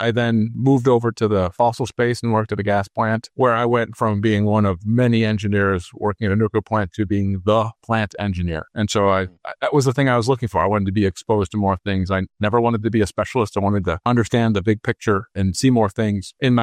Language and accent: English; Northeast, United States; And I grew up in the Northeast.